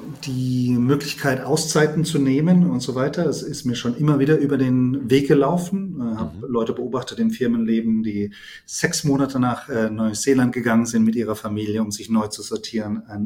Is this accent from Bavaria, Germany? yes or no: no; Baden-Württemberg, Germany; komme aus der Nähe von Heidelberg